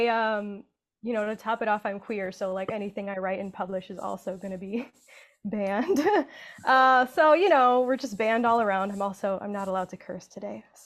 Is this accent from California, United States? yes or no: no; Union City, New Jersey, United States; So I am from Union City, New Jersey. It is nicknamed Havana on the Hudson because it got a very big migration of Cubans, but it also just has a big migration of people from all over Latin America and Asia.